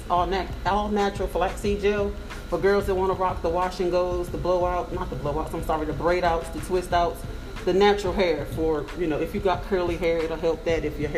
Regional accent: Bridgeport, Connecticut, United States; also born or lived in Martinsville; Yeah, I grew up in Bridgeport, Connecticut, but I was born here.

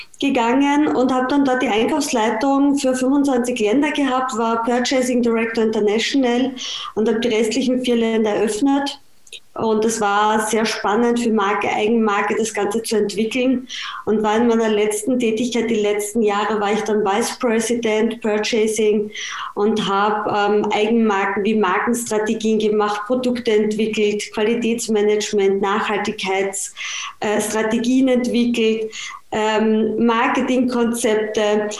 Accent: Vienna, Austria; Also wie man jetzt schon am Dialekt hören kann, bin ich aus Österreich, aus dem schönen Wien.

